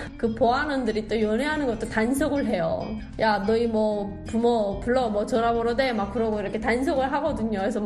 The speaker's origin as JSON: {"language": "Korean", "region": "Pyongyang", "country": "North Korea", "tie": "born or raised there", "lives_now": "South Korea", "said": "제가 여기서 진짜 많이 다니면서 살았거든요. 아, 진짜 눈물 난다 여기 보니까. 나의 고향."}